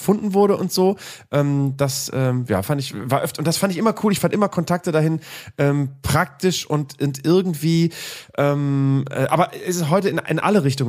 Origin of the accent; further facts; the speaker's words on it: Bremen, Germany; Habe ich öfter schon mal erzählt, dass es immer wieder rotierende Schaustellerkinder bei uns in Bremen-Nord in der Klasse gab und es immer gut war, wenn dann der Jahrmarkt in der Stadt war